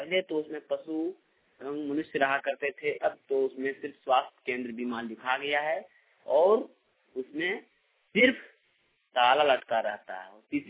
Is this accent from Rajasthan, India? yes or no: no; Jharkhand, India; थाना जमुआ, जिला गिरडी, पोसियाटा का रहने वाला हूँ।